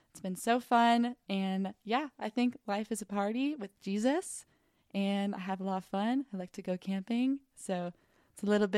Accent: Bozeman, Montana, United States; also born or lived in South Korea; Some people back home call me … I've grown up in Bozeman, Montana. Fun fact about me, though, I was a military kid, so I traveled around the world growing up. First place I lived in was South Korea.

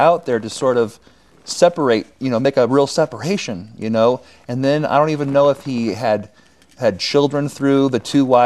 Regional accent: California, United States; born there; I was born in Northern California, but my mother was born in the Provo area.

